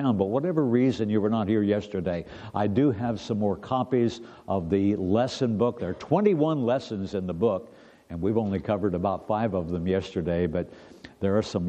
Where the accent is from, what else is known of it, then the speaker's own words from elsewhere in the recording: Indianapolis, Indiana, United States; born there; Thank you for giving me the opportunity to be back home again in Indiana. I was born in Indianapolis, not far from the Indianapolis Motor Speedway. I was raised on race car fumes my whole life.